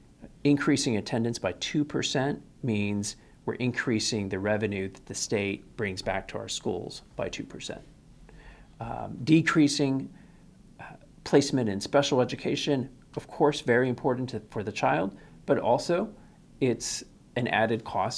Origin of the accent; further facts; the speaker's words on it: San Antonio, Texas, United States; I focused on education policy because I'm from San Antonio, where we care about our children.